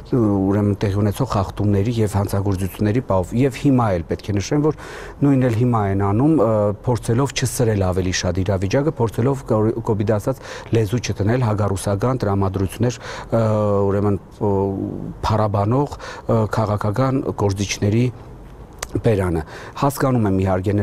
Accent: Gyumri, Shirak, Armenia; Որպես գյումրեցի ես կարող եմ մի քանի դեպքի հիշել

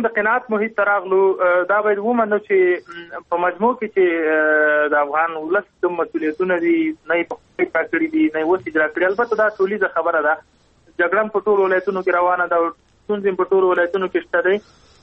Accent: Nangarhar, Afghanistan; زه د ننګرهار د یو فرد په حیث باندې د خپل وګړو نه په دې برخه کې مننه کوم

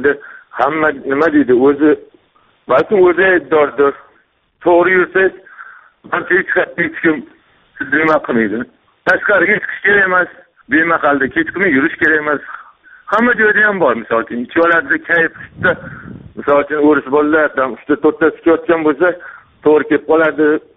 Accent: Tashkent, Uzbekistan; now in Moscow, Russia; Men hozir Rossiyadaman, Moskvada. O'zbekistondanman.

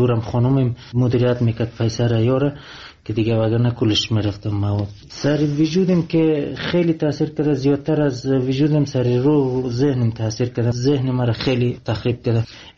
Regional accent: Afghanistan; من افغانی هستم،

